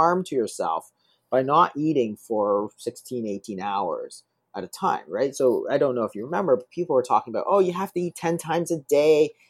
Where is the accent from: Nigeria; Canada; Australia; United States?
Canada; Toronto, Ontario; Yeah, so I grew up in Toronto. I went to medical school in Toronto, and then I went to UCLA to do my fellowship in kidney disease.